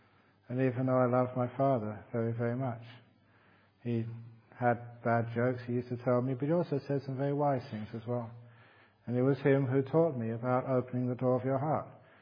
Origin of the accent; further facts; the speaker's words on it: London, United Kingdom; Because growing up in London, amazing bands came there, and orchestras and other performers, and I could actually listen to it.